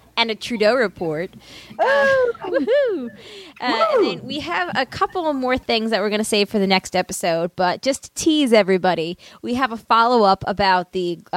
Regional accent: New York, United States; I can say this because I'm from Long Island

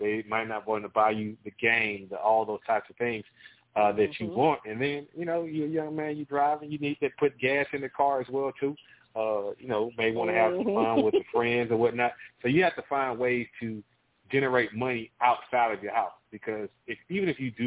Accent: Atlanta, Georgia, United States; now in Dallas, United States; I'm a Southerner, originally from the southeast Atlanta, Georgia, but I have been in the Dallas-Fort Worth area for the last, 20 years now.

